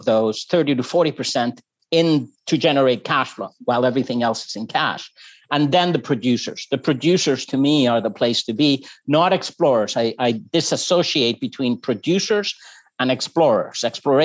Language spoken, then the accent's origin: English; Chile; now in Canada; I am from Chile, married a Canadian gal from Newfoundland.